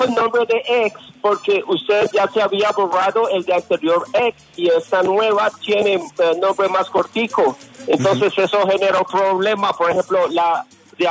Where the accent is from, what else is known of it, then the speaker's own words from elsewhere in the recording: London, United Kingdom; Spanish is a second language; Yes, yo soy un gringo londricense.